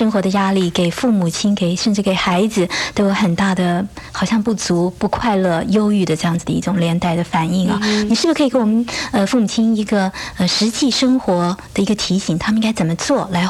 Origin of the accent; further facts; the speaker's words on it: China; 好像我们中国人讲说养儿防老